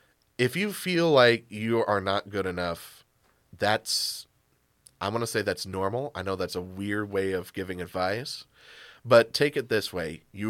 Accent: Toledo, Ohio, United States; So I was born and raised in Toledo.

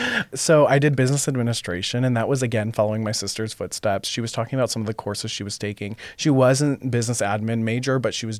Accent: Swanton, Ohio, United States; I grew up in Swanton, and for our out-of-towners, that's like a suburb of a suburb of Toledo.

